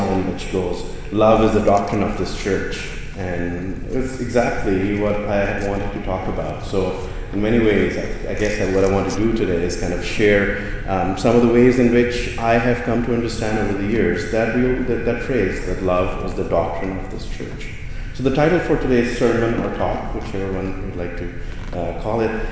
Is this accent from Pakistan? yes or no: yes; Pakistan; I grew up in Pakistan